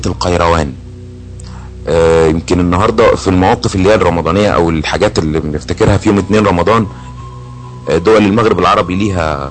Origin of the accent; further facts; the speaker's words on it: Egypt; يعني عندنا في مصر بيقولوا ايه